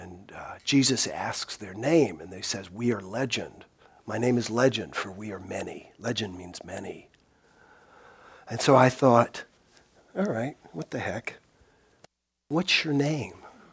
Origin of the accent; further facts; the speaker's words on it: the South, United States; Number one, I'm from the South.